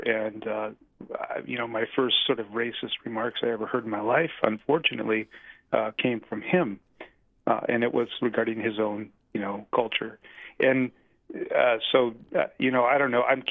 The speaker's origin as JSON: {"language": "English", "town": "Ketchikan", "region": "Alaska", "country": "United States", "tie": "born or raised there", "said": "Yeah, I'm born and raised in Ketchikan. My family moved up here in the 50s, so I'm not indigenous."}